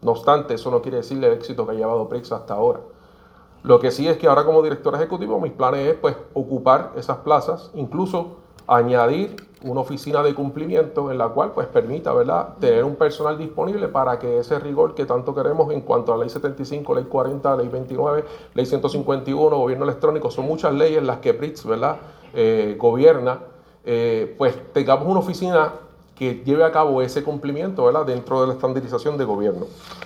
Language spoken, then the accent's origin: Spanish; Puerto Rico; ciudadanos como nosotros puertorriqueños pudieran beneficiarse de servicios directamente